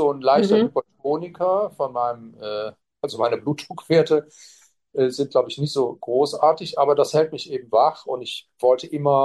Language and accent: German; Cologne, North Rhine-Westphalia, Germany; also ich bin in Köln geboren und bin dort auch zur Schule gegangen und habe mein Abitur gemacht